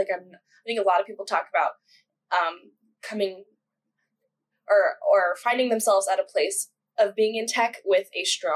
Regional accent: California, United States; I'm from the Bay Area, so I was lucky enough to be around very influential tech area

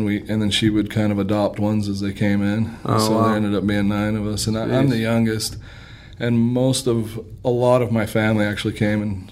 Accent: California, United States; also born or lived in Utah; I came home I'm from California. I came home off a mission, and my dad had remarried and basically said, here's, you're going to go live in Utah.

